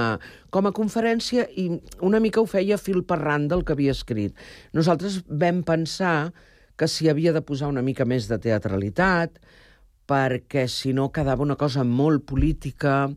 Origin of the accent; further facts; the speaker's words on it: Sant Cugat, Catalonia, Spain; perquè és el meu poble i a Sant Cugat sí que el faig.